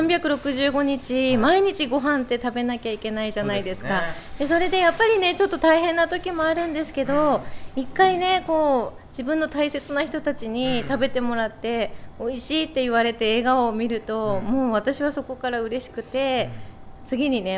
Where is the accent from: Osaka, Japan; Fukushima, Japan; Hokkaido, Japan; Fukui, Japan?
Fukushima, Japan; Aizu; moved away as an adult; now in Sendai, Japan; 出身は福島県の会津です。